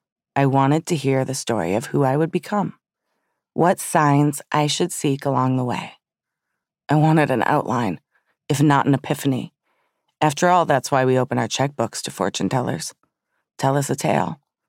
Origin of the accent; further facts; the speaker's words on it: Southfield, Michigan, United States; My fascination goes way back to when I was a child growing up in Southfield, Michigan.